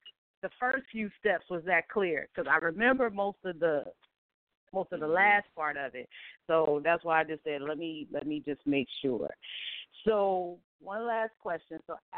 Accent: California, United States; now in New York, United States; because I live in New York, but I'm from California, so I know I got to send it back to where I was, to the county I was born in, correct?

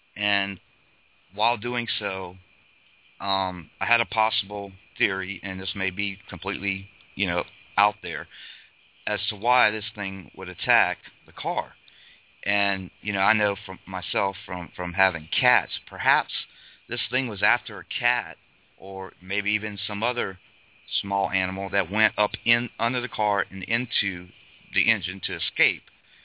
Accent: Louisiana, United States; I grew up in born and raised in South Louisiana, the legend of Boggy Creek, the beast of Boggy Creek.

